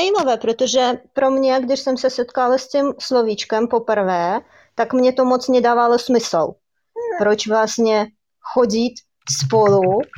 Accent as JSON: {"language": "Czech", "country": "Russia", "second_language": "Czech", "moved": "yes", "lives_now": "Czechia", "said": "já jsem původem z Ruska, do Čech jsem přijela před 5 lety, jo, rok je 2020 teďko, takže ano, před 5 lety"}